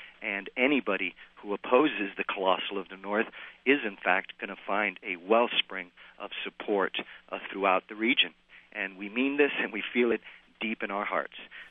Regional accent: Panama; I hail from Panama, as a matter of fact, and I can tell you that deep within the Panamanian psyche, and something that still invokes a great deal of emotion

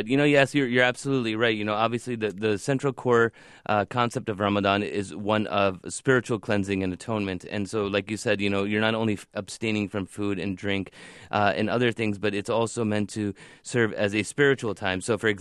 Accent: Chicago, Illinois, United States; You know, I remember, you know, growing up in Chicago here and not being able to find any halal restaurants.

